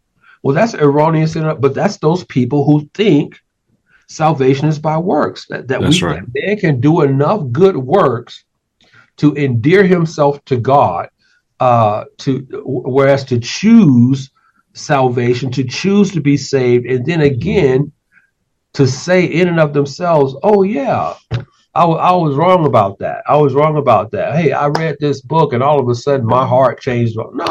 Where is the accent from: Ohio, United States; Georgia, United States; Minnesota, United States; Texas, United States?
Georgia, United States; Atlanta; So I'm very familiar with that just from being born and raised in Atlanta.